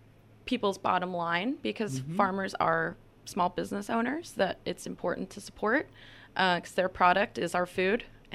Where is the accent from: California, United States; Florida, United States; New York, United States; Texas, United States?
New York, United States; like I'm from New York State, and just because of our habitat and ecology and weather, it wasn't really an issue there.